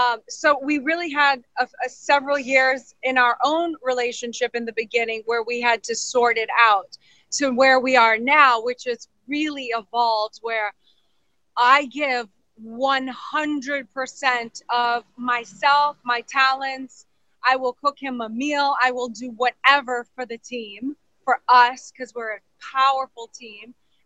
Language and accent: English; the South, United States; I'm from the South. I love to entertain people